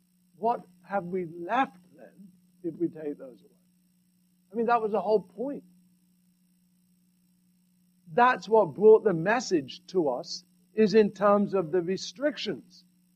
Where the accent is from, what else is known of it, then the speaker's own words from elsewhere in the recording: England, United Kingdom; When I was growing up in England, the shops were closed.